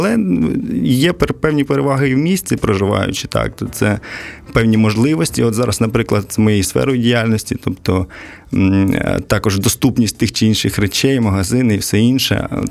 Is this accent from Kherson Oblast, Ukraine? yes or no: yes; Kherson Oblast, Ukraine; born there; now in Poltava, Ukraine; Я змінював і місце проживання. Спочатку я народився в Херсонській області, де я переїздив двічі, і в Полтавській області. Батьки проживають неподалік міста Полтава, і я безпосередньо в Полтаві.